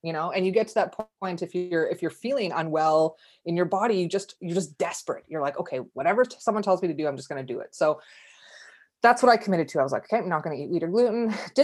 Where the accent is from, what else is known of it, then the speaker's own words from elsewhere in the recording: Calgary, Alberta, Canada; I born and raised in Calgary, Alberta.